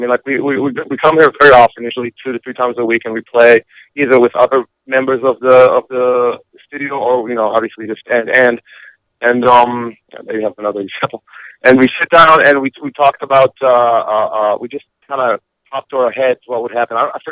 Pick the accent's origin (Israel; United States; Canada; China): Israel; English is a second language; I usually I have a slight accent as well because I'm from Israel. I guess I didn't lose a little bit of it.